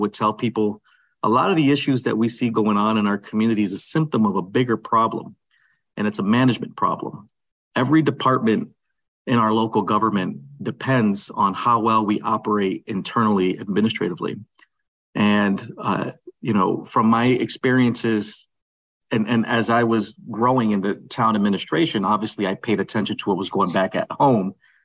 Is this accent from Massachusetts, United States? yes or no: yes; Holyoke, Massachusetts, United States; when an opportunity came forward here in the city of Holyoke, my hometown